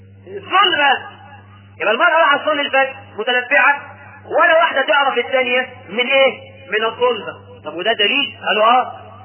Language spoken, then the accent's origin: Arabic; Egypt; الحريم عندنا في مصر كل نساء كنا منتصبات